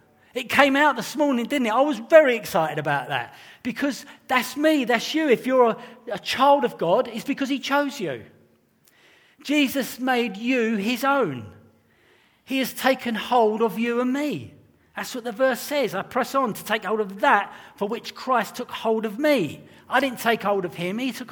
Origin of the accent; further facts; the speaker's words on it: England, United Kingdom; I'm English, not a surprise to you, and I display certain characteristics that indicate this.